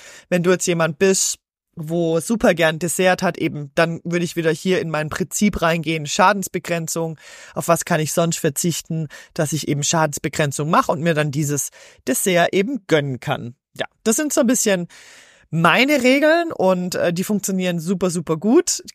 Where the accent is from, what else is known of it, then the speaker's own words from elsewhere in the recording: Switzerland; bei uns in der Schweiz ist so, Salat wird bestellt